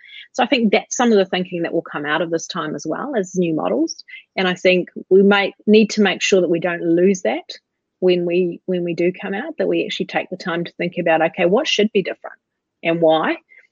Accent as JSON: {"language": "English", "country": "New Zealand", "said": "I'm passionate Kiwi."}